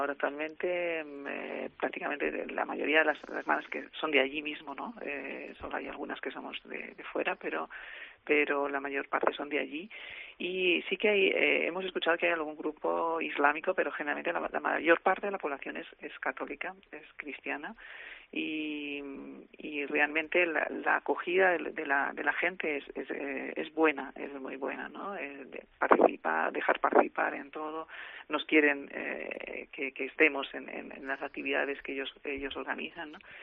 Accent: Palencia, Castile and León, Spain; Como yo soy de Palencia

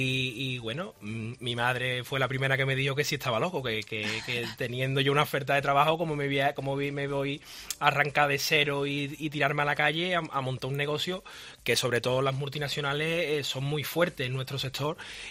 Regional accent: Seville, Andalusia, Spain; la gente de Sevilla, que somos muy sevillanos, que nos gusta mucho lo nuestro

